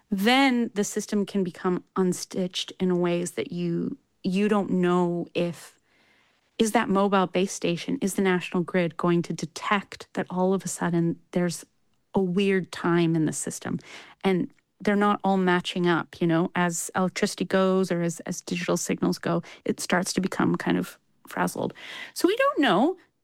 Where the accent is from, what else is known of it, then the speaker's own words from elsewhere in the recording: Canada; Because, I mean, I'm Canadian. It's kind of the same thing.